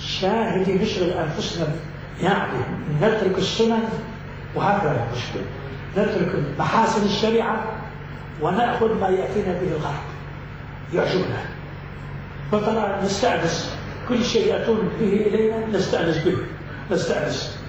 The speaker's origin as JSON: {"language": "Arabic", "country": "Lebanon", "said": "شوف عندنا في لبنان، شوف عندنا احنا عاداتنا عادات مسيحيه"}